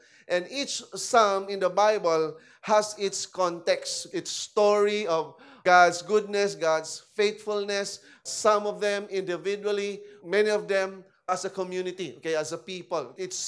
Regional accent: Marikina, Metro Manila, Philippines; And we came from Marikina. We lived there.

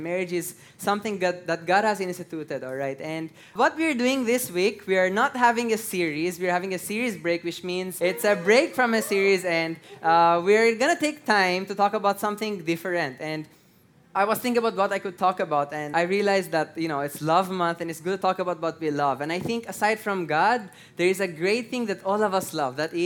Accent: Iran; And if you know me, I'm from Iran.

